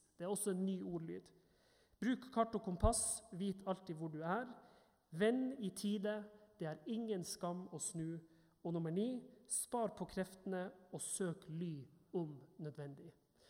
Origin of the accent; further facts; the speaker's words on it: Northern Norway, Norway; now in Vestlandet, Norway; Når jeg går på fjellet både her på Vestlandet, men også nordpå i Nord-Norge der jeg er fra